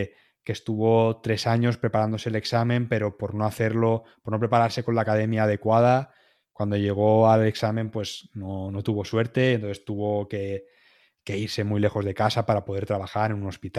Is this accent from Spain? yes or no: yes; Alicante, Valencian Community, Spain; Yo diría Alicante, que es de donde yo soy.